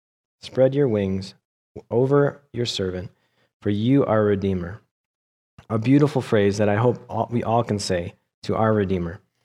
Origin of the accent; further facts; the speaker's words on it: New York, United States; happened to get a job in a strange and distant place that I didn't know anything about, really, and when I was from New York.